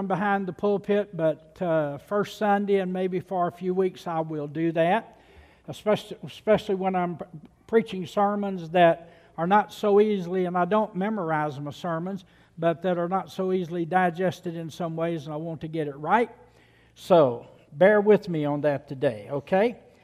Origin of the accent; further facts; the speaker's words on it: United States; But I was born here. I live here. I am a citizen of this great country, this great experiment in constitutional freedom.